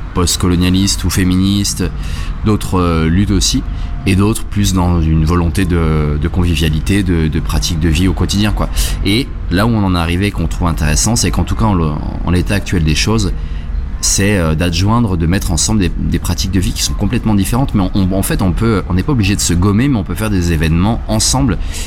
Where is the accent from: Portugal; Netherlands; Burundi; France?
France; Saint-Etienne, Auvergne-Rhône-Alpes; now in Le Havre, France; mon expérience, elle vient de là où je viens, de Saint-Etienne, qui est une ville où il y a beaucoup d'associations.